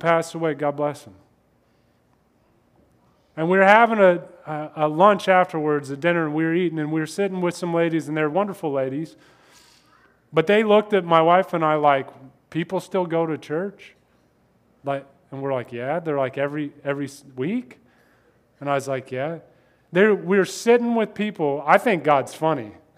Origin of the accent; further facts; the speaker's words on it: Kansas, United States; It impacted my life, and I'm from Kansas.